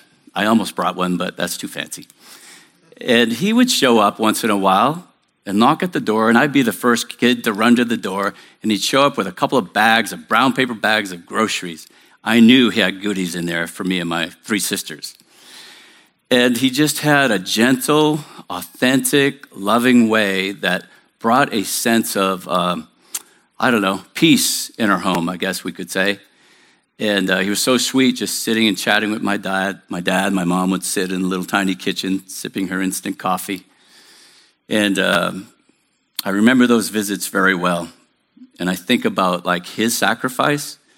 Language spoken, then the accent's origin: English; New Hampshire, United States; I grew up in New Hampshire in a public housing project.